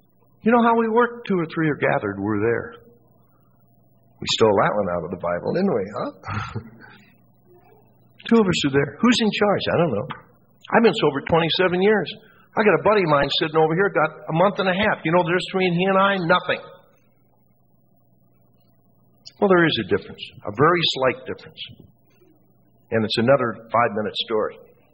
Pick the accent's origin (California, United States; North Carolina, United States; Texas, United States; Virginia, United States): California, United States; Santa Monica; I grew up in Santa Monica.